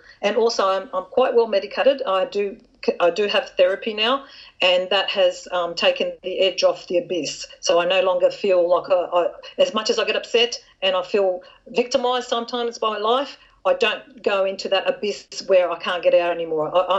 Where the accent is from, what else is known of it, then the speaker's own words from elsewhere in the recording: Australia; here in Australia, I'm trying very, very hard to market myself as an Australian author